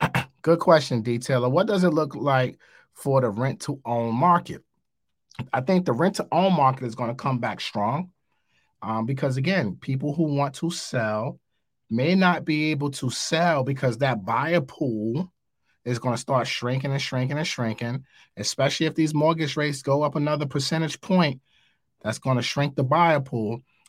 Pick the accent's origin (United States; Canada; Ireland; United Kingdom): United States; New York City, New York; Ah, man, I think New York City is one of these interesting markets. I'm from New York. I live in New York.